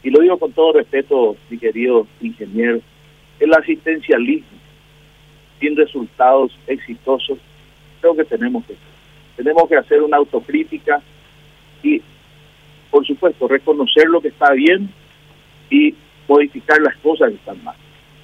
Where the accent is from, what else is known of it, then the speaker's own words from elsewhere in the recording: Arroyos y Esteros, Cordillera, Paraguay; A la dirigencia de mi departamento, la dirigencia de Cordillera, de mi pueblo de Arroyo y Esteros